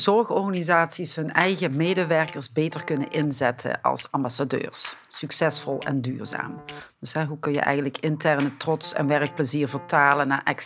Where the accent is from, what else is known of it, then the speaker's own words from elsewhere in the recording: Elsloo, Limburg, Netherlands; moved away as an adult; now in Waalwijk, Netherlands; Ik kom uit Elslo, een heel klein kasteeldorpje tegen Maastricht aan. Ik woon wel al vanaf mijn 21ste in Waalwijk.